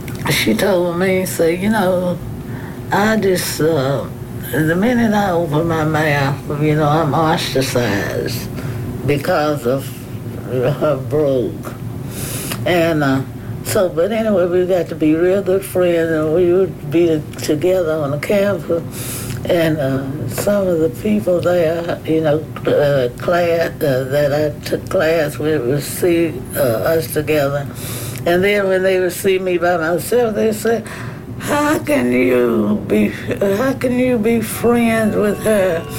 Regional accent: Denton, United States; when I was growing up in Denton, when I finished high school is when I really realized what juvenile delinquency was.

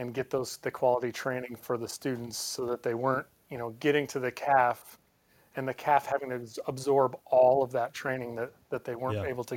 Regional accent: Montana, United States; So ROTC graduate. I went to Montana State. I grew up in Montana. I have one brother, basically hunting and fishing all my life, and then playing sports.

